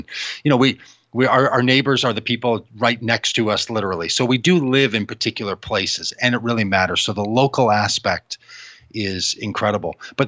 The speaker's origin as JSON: {"language": "English", "town": "Minneapolis", "region": "Minnesota", "country": "United States", "said": "And I said, I'm from Minneapolis."}